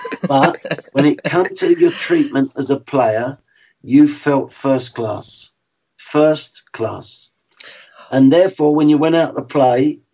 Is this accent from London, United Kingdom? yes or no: yes; London, United Kingdom; I'm from West London, but I, of course, prefer North London